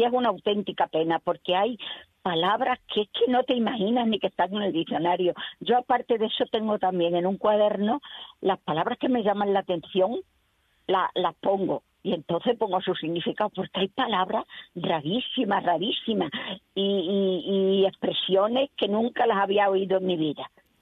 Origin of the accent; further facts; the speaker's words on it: Higuera de Vargas, Extremadura, Spain; estoy escribiendo un libro sobre mi pueblo, Higuera de Vargas. Y entonces tengo también un diccionario higuereño